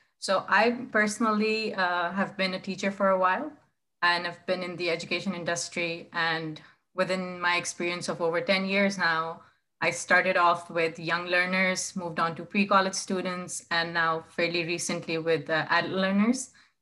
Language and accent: English; Pakistan; English is a second language; I'm originally from Pakistan